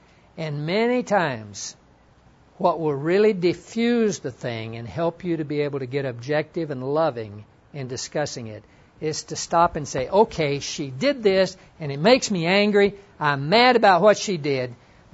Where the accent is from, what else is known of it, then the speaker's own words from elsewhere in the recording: Hollis, Oklahoma, United States; And Carolyn and Jeff, they grew up in my hometown out in Hollis, Oklahoma.